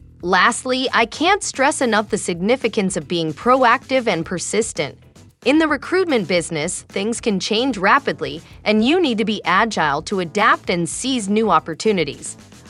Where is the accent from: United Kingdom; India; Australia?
India; moved away as an adult; now in United States; I moved to the US from India, where I pursued an advanced degree in a scientific field.